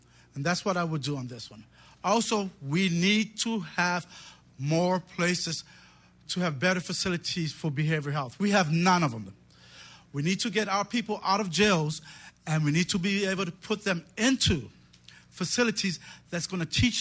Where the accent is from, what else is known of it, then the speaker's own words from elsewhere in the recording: Kalihi, Hawaii, United States; my family actually originally comes from Kohala. So we come from Kohala on the Big Island. Both sets of my grandparents moved from the Big Island to Oahu. One set went to Waianae, the other set went to Kalihi. So I was raised in Kalihi. Kalihi Kai